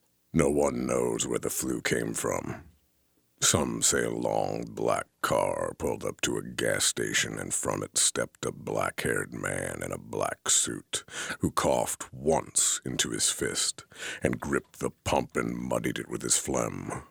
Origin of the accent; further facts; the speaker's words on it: Oregon, United States; I grew up in Oregon in the shadow of Lewis and Clark